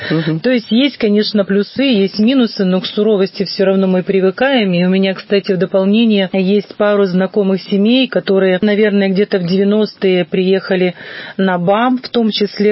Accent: Western Ukraine, Ukraine; В моем родном городе, это Западная Украина, строили химический завод.

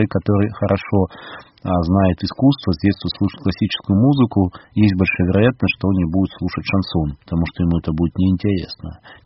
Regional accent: Irkutsk, Irkutsk Oblast, Russia; потому что я родом из Иркутска

